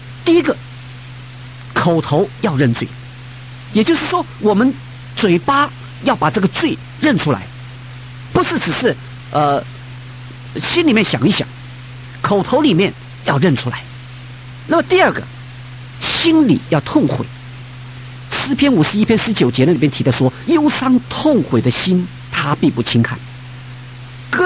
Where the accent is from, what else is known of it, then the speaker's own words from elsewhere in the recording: China; 特别我们中国人，我们中国人很爱面子的